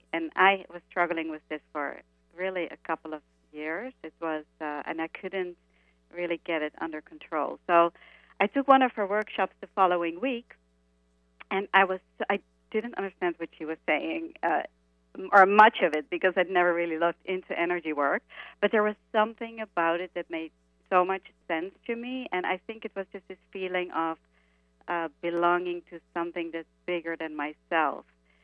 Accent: Netherlands; moved away as an adult; As for myself, I came from Holland 30 years ago to be a dancer.

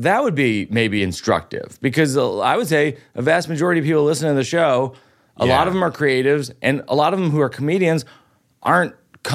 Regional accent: Boston, Massachusetts, United States; Dream come true in my hometown of Boston.

